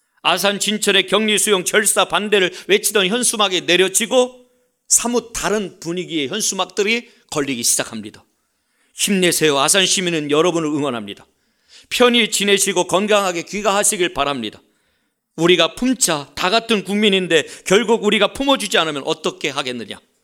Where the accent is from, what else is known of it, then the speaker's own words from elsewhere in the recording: Chungcheong, South Korea; 제가 충청도 사람이니까 이분들을 뭐 얘기하는 게 아니라